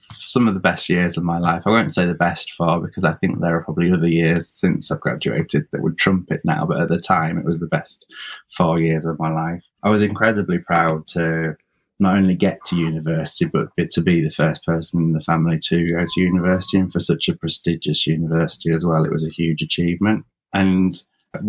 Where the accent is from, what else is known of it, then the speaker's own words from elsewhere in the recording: North West England, United Kingdom; I grew up in the Lake District, just on the outskirts of that, right on Morecambe Bay.